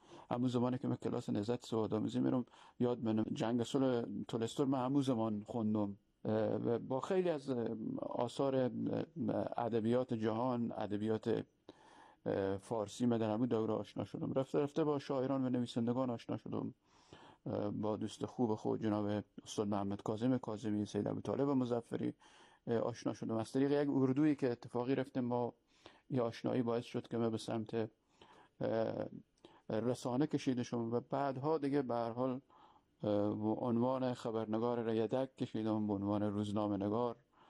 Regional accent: Iran; also born or lived in Herat, Afghanistan; تا صنف دوم ابتدایی در هرات درس خوندم که خب بعد از او به خاطر بحران سیاسی نظامی که در افغانستان اتفاق افتاد بعد از کودتای 7 سوگر 1357 به دنبال و تجاوز شوروی به افغانستان، مثل خیلی های دیگه ما هم آواره ایران شدیم.

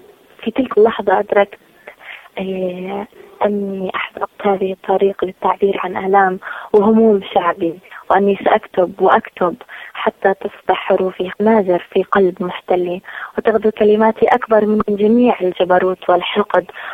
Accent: Palestine; أنا طفلة فلسطينية، فتاة فلسطينية

